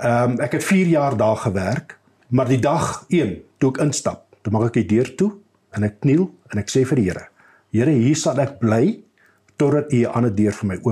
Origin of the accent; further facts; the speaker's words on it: Namibia; also born or lived in South Africa; Ek het groot geword in Namibië. So ek het daar skool gegaan, groot geword. My familie was almal daar. En toe na my weermag is ek toe Suid-Afrika toe.